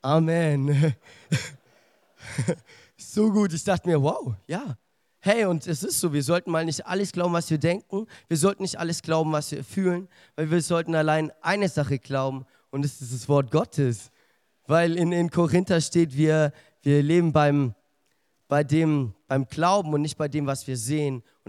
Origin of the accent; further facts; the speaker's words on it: Ansbach, Bavaria, Germany; now in Stuttgart, Germany; ich bin 22 Jahre alt und ich komme hier aus Ansbach. Lebe jetzt in Stuttgart